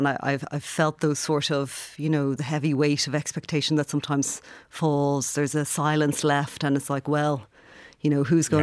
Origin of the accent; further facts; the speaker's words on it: Dublin, Leinster, Ireland; I'm from Dublin. I'm of Dublin. I had lived in Dublin my whole life. everybody I knew was here. And I went to Galway to be with my husband